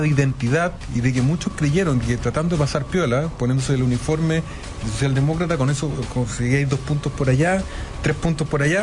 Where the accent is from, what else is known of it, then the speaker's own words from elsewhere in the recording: Chile; De Chile, le digo, profesor.